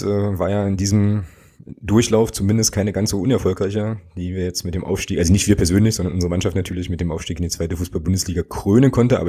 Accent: Magdeburg, Saxony-Anhalt, Germany; born there; Ich bin ja gebürtiger Magdeburger

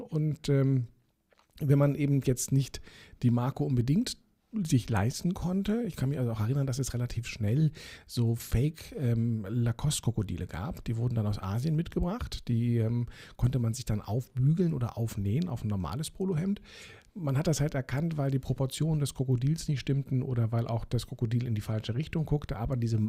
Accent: Berlin, Germany; Ich bin ja in Eichkamp dann aufgewachsen, das war das Nächste, was kam.

